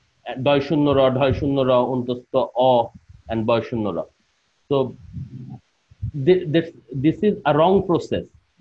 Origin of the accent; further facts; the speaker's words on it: Bangladesh; English is a second language; from Bangladesh, and very good morning from me and other people who are joining from Bangladesh.